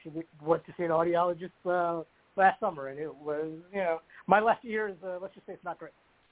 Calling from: Wisconsin, United States; from Wisconsin.

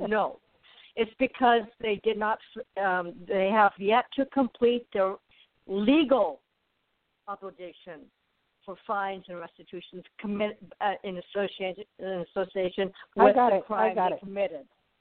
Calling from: Arizona, United States; I am calling from Arizona, not even anywhere near Florida.

